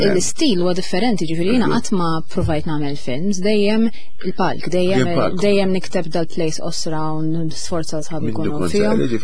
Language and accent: Maltese; Żebbuġ, Southern Region, Malta; Jiena biex jiena b'Zabuġa allura aħna aktar u iktar speċjalment fis-sajf ngħixu barra